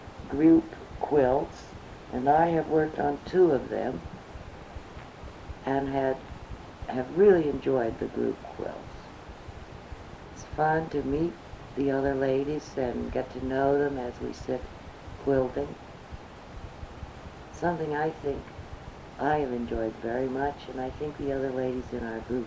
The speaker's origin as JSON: {"language": "English", "region": "Kansas", "country": "United States", "tie": "born or raised there", "moved": "as an adult", "lives_now": "Kentucky, United States", "said": "We were born and raised in Kansas. And lived several places in connection with my husband's work."}